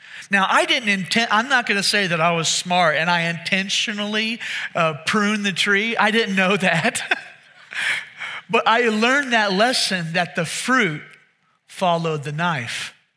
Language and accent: English; Pearland, Texas, United States; I had a pear tree because I was from Pearland, and that's the only reason I bought it.